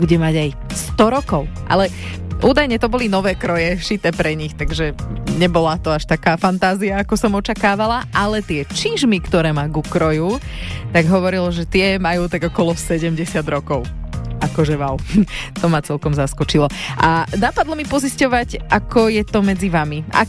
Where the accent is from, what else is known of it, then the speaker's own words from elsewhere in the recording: Žarnovica, Banská Bystrica Region, Slovakia; lebo Ostrý Grúň je pri Žarnovici, odkiaľ pochádzam.